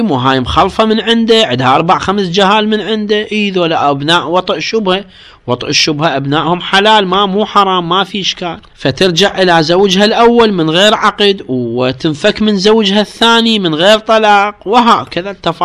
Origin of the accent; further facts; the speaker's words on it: Iraq; خصوصا حرب الكويت أيضا عندنا بالعراق